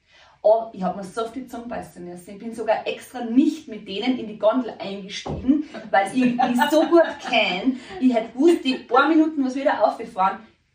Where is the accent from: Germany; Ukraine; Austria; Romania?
Austria